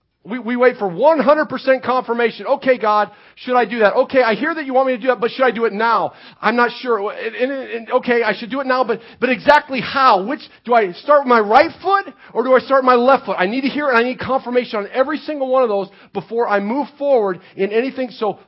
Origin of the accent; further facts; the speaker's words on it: Midwest, United States; I grew up in the Midwest. I'll tell this story really quick.